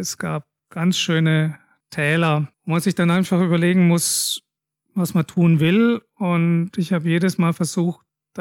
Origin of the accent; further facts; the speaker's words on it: Swabia, Germany; ich bin zwar in Schwaben geboren und da aufgewachsen, aber die kommen ursprünglich aus dem Sudetenland.